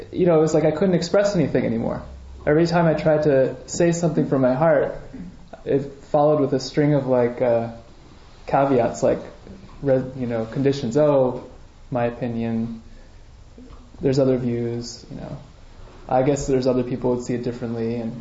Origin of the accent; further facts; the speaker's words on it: Virginia, United States; And I was born and raised in the Virginia, Washington, D.C. area.